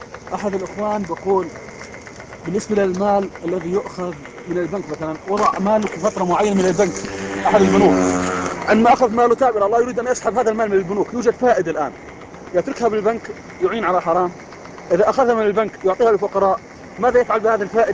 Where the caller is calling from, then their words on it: Libya; نحن شباب من ليبيا،